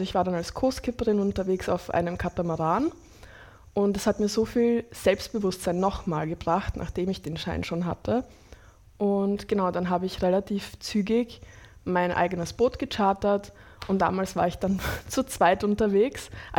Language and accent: German; Graz, Styria, Austria; Nein, ich bin in Graz geboren.